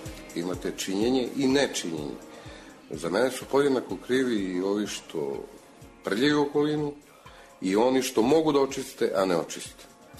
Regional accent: Grocka, Belgrade, Serbia; Odrastao sam u Grockoj, koje je malo mesto, svi se poznajemo, pomažemo se međusobno. Odrastao sam i na Dunavu.

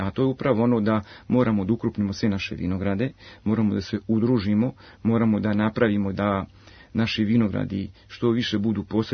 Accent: Serbia; Pa kao i kod nas u Srbiji

